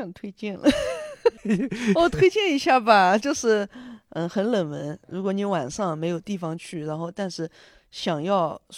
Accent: Hangzhou, Zhejiang, China; 因为我从小就在西湖区

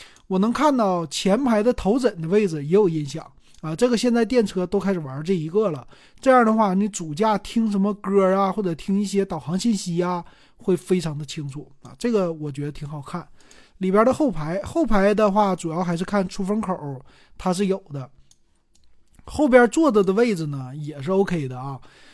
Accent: Northeast China, China; accent: Northeastern Mandarin; 咱们东北话说

